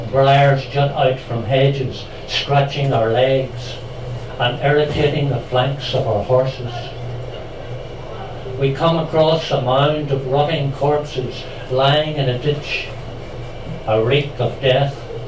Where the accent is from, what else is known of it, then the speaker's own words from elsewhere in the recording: Northern Ireland, United Kingdom; I'm from Tyrone myself, and O'Neill, as you know, his castle was situated in Dungannon.